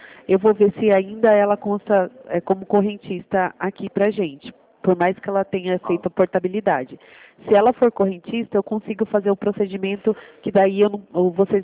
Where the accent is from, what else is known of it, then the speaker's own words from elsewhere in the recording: Cabreúva, São Paulo, Brazil; Eu sou de Cabreúva também. Eu moro no mesmo bairro que você.